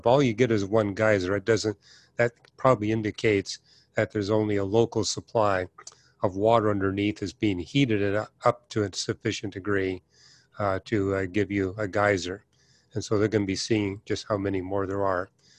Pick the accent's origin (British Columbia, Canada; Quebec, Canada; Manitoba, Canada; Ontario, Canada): British Columbia, Canada; Vancouver; I was raised in Vancouver, British Columbia, where a fair number of Hindus were in our neighborhood and at public school.